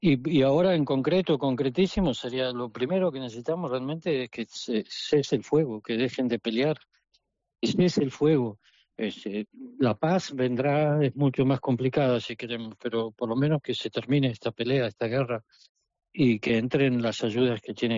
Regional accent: Argentina; now in Palestine; Yo soy de la Argentina

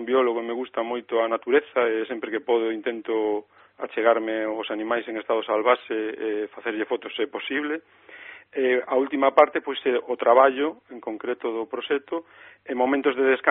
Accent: Vigo, Galicia, Spain; porque eu son de Teis, entón, que Teis, que Vigo

